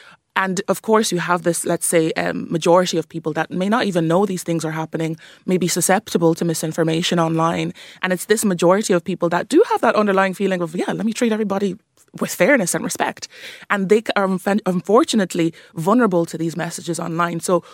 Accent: County Wexford, Ireland; also born or lived in Nigeria; I grew up in Ireland. I grew up in County Wexford, actually. I'm a migrant. Grew up in Ireland since I was the age of 3 from Nigeria.

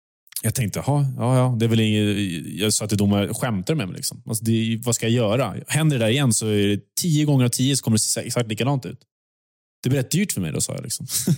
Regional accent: Sweden; hemma i Sverige

